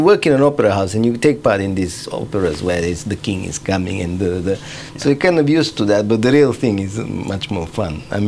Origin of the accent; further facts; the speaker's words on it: Russia; because I grew up in Russia